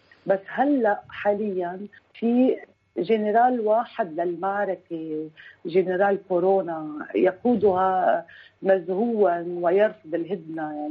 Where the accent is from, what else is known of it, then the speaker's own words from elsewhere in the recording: Lebanon; نحن كشعب لبناني